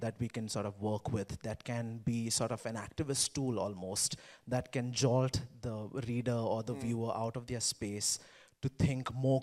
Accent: India; English is a second language; I come from India and I come from a lower caste community, and we faced a lot of segregation too.

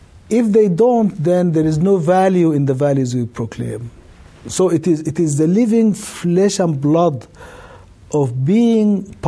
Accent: Sudan; English is a second language; moved away; as a Muslim growing up in Sudan

